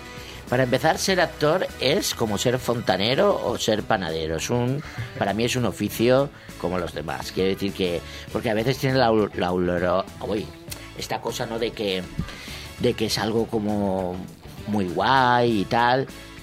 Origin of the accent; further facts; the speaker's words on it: Burjassot, Valencian Community, Spain; born there; Nací en Burjasot, estoy casado con un chico.